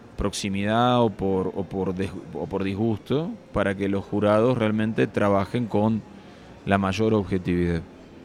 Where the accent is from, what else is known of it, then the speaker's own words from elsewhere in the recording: Argentina; fue un medio con el que muchas generaciones de argentinos y de latinoamericanos, me atrevo a decir, nos criamos